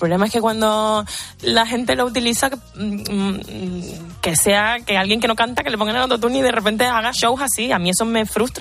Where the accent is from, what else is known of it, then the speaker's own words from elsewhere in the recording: Canary Islands, Spain; al final en Canarias somos muy latinos también